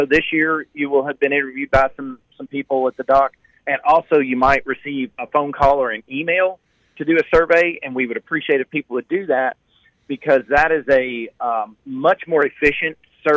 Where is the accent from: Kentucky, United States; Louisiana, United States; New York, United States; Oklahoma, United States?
Kentucky, United States; born there; now in Alabama; So, you guys remember, I was born in Kentucky. I live in Alabama.